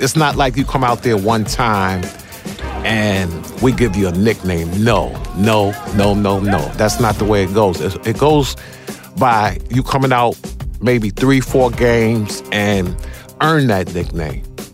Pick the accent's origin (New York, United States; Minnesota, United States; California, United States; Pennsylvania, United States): New York, United States; Harlem; I'm from Harlem, New York.